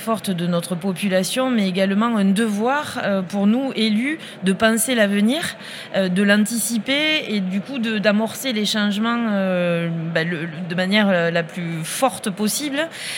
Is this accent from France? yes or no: yes; Millau, Occitanie, France; quand on dit qu'on est de Millau, eh bien, les gens nous connaissent, nous reconnaissent